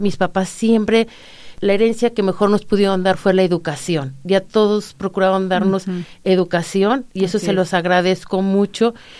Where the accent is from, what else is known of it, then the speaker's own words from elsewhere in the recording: San Luis Potosí, Mexico; Soy de la orgullosa ciudad de San Luis Potosí. Ahí estudié mi carrera, estudié toda mi educación.